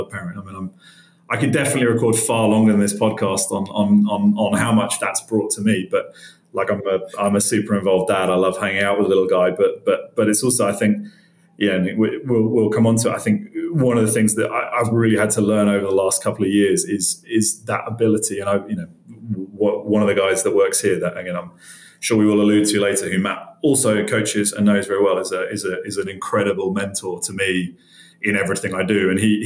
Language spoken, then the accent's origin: English; Reading, South East England, United Kingdom; I'm in my late 30s, so I grew up just outside London, so basically in a small town called Reading, which will mean a lot to British people and not a lot to others. It's not a town that's well known for being that exciting